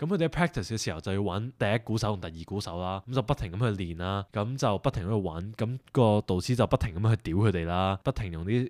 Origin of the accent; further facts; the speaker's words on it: Hong Kong; 我很认为啦，香港人是很明白这种感受的。绝对会明白这种感受，因为我们香港人读书填鸭式教育